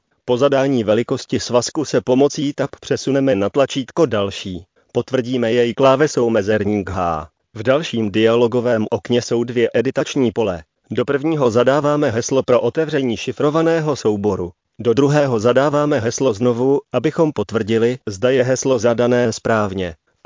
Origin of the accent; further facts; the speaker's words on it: Domažlice, Plzeň Region, Czechia; born there; Jiné odpoledne jsme spáchali výlet do mého rodného města Domažlic.